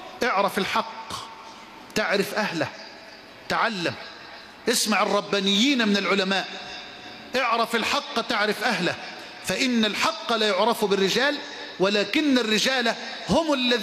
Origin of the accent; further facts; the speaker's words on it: Egypt; واجعل بلدنا مصر واحة للأمن والأمان